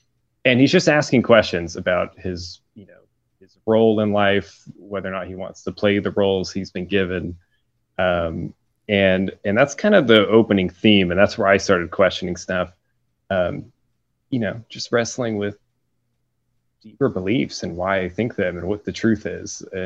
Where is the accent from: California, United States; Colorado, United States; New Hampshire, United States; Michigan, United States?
California, United States; also born or lived in Texas; now in Washington, United States; Well, I grew up in California. I lived 10 years in Texas. That was fun. I'm up in Washington State now.